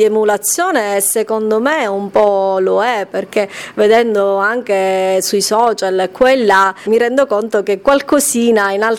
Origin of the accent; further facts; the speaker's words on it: Caltanissetta, Sicily, Italy; La mia voglia di lasciare parte di me come contributo alla mia terra e a Caltanissetta in genere è stato talmente forte